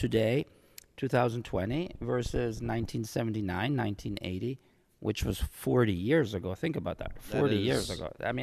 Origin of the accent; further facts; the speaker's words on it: Nicaragua; also born or lived in Germany; My family moved to Nicaragua in 1970, and we lived there for 10 years.